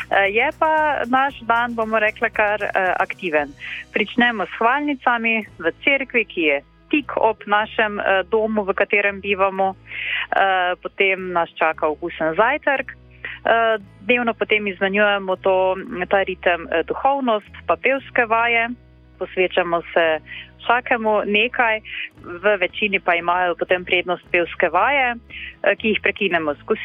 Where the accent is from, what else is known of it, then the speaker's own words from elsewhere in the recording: Drava, Slovenia; jaz prihajam iz Mariborske škofije, iz župnije Svetega Marka, niže Ptuja. Sem pa študirala v Kopru